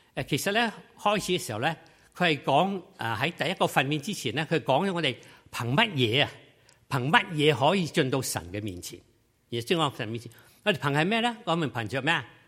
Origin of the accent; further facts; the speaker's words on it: Guangdong, China; 咁咧，你知道啦，我哋中國人或者廣東人咧，係好細心嘅。